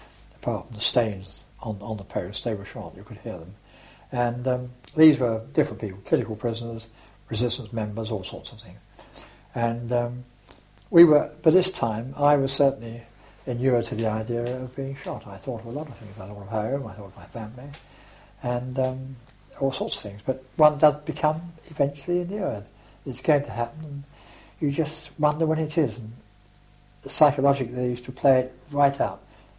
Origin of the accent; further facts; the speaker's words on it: England, United Kingdom; I said, "Well, I'm English actually."